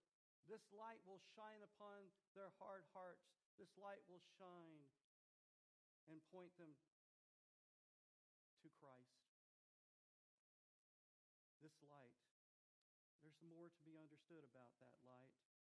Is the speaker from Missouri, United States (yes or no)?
no; Texas, United States; churches, especially where I grew up in Texas, we were the ones who had all the money